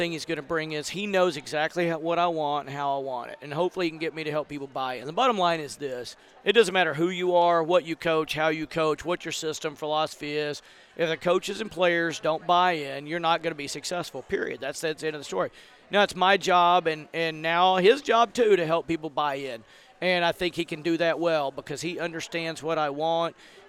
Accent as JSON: {"language": "English", "town": "Glenwood", "region": "Arkansas", "country": "United States", "said": "I'm a small-town guy. I'm from Glenwood, Arkansas. That's way smaller than Sheridan."}